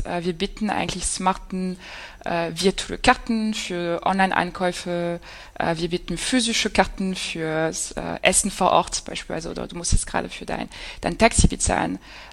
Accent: Paris, Île-de-France, France; German is a second language; also born or lived in Germany; dass ich eigentlich gar nicht deutsch bin. Ich bin geboren in Paris, bin immer zwischen Deutschland und Frankreich aufgewachsen, aber in beide Länder gelebt, in beide Länder studiert und in beide Länder gearbeitet. Deswegen kann ich bisschen Deutsch reden.

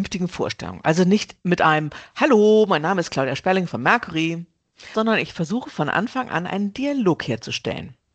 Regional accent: Hamburg, Germany; Ich komme aus Hamburg

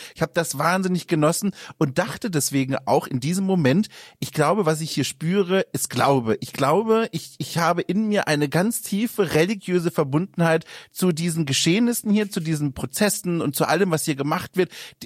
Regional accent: Bavaria, Germany; auch Süddeutschland, ich komme aus Franken

